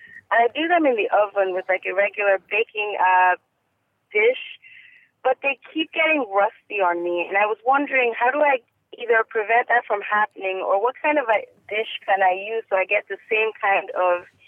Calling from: Houston, Texas, United States; I am calling from Houston, Texas.

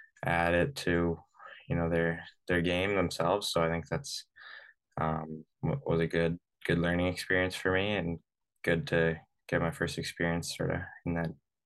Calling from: Vancouver, British Columbia, Canada; I'm from calling you from Vancouver today. I just got home.

